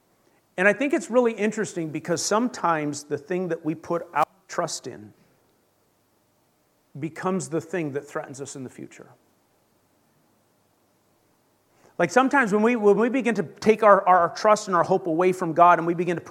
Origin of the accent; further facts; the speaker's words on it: Canada; because I grew up in Canada, I learned French.